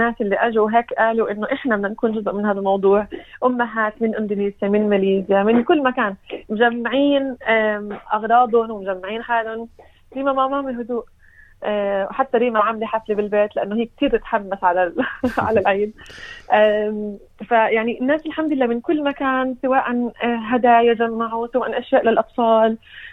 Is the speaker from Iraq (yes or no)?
no; Jerusalem, Palestine; صراحة أنا بنت القدس، ولأنه بنت القدس هيك غصيتني لما سألتني